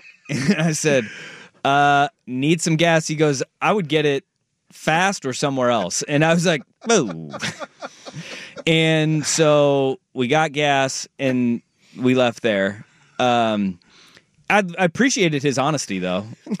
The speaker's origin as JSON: {"language": "English", "town": "Beaverton", "region": "Oregon", "country": "United States", "said": "Because I'm from the west side. I'm from Beaverton."}